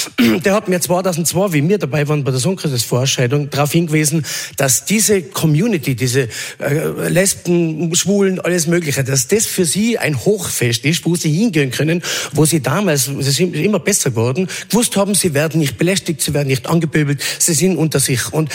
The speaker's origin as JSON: {"language": "German", "region": "Tyrol", "country": "Austria", "said": "das ist für mich als Tiroler wichtig."}